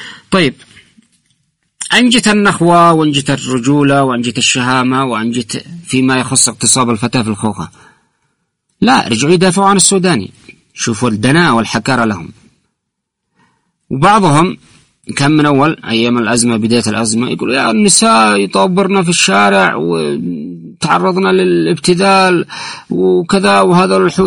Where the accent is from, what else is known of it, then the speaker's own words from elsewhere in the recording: Yemen; نحن كشعب يمني